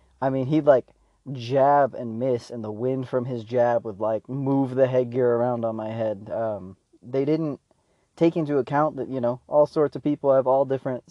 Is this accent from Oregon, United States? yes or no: yes; Oregon, United States; I'm actually originally from Oregon, and I hope someday I end up back there because the weather's a little bit better.